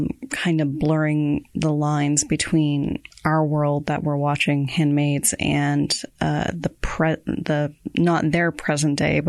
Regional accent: Boston, Massachusetts, United States; And yeah, I'm from Boston.

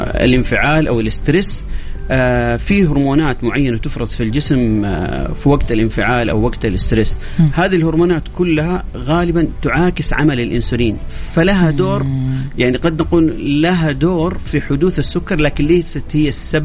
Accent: Saudi Arabia; بالنسبة عندنا في السعودية تقريبا حسب آخر تصنيف من الاتحاد العالمي للسكري النسبة تصل 18.7%

